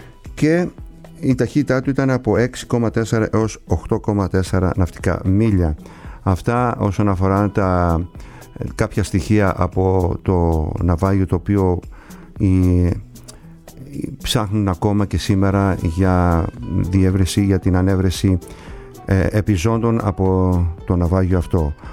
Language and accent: Greek; Kasos, South Aegean, Greece; από την Κάσο, το νησί μου.